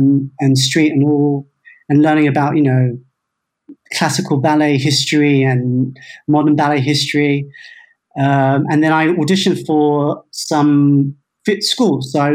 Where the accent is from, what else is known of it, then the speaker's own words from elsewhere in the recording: Chelsea, London, United Kingdom; born there; So I was born in Chelsea and I've been very active like fitness wise since I could remember walking and running.